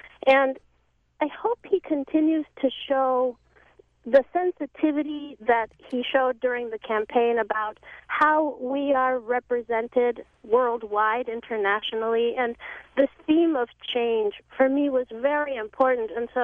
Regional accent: Mexico; English is a second language; now in United States; I'm an immigrant from Mexico. I was born and raised there.

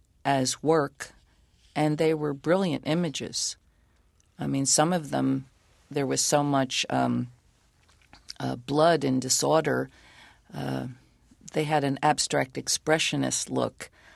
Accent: New Jersey, United States; accent: South Jersey; with my accent, especially my thick South Jersey accent back then, it was, I had such a draw in my talking

